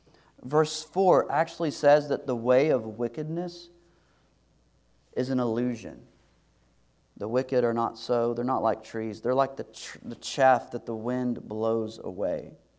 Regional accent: Texas, United States; probably because I grew up in East Texas, and there's trees everywhere.

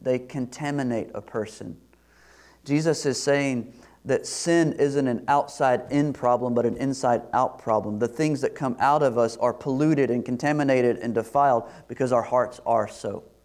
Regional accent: Eustis, United States; It's far away from the metropolis of even my hometown, Eustis, much less the great metroplex of Dallas-Fort Worth.

